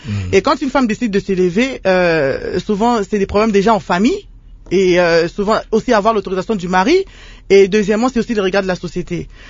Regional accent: DR Congo; chez nous, en République démocratique du Congo

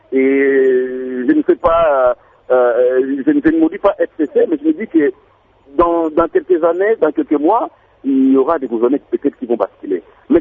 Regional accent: Kongo Central, DR Congo; C'est comme chez nous au Congo central.

